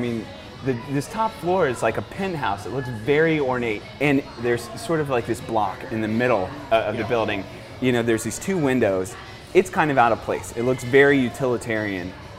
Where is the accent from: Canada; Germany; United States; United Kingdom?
United States; Atlanta, Georgia; now in Philadelphia, United States; I grew up in the Atlanta area. I currently live in Philadelphia, where I work as a lawyer.